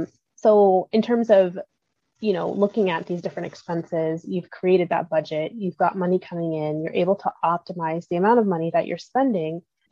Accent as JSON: {"language": "English", "country": "United States", "tie": "born or raised there", "moved": "yes", "lives_now": "Canada", "said": "especially even in Canada where I live, and it's the same for the US, I grew up in the States, so I understand both systems"}